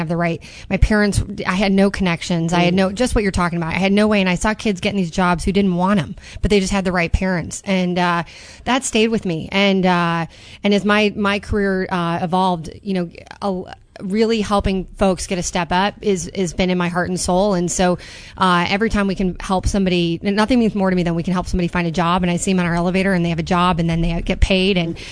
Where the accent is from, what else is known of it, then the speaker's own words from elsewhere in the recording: Villa Park, Illinois, United States; I grew up in Villa Park, a west suburb, which actually is pretty diverse.